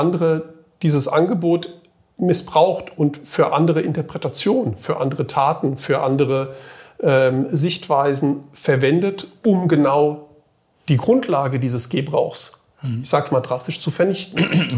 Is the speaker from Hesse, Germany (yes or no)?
yes; Frankfurt, Hesse, Germany; born there; als gebürtiger Frankfurter, bei Eltern seinerzeit mal aus Kroatien, auf dem Weg nach Australien, wo du ja mal gelebt hast, in Frankfurt hängen geblieben.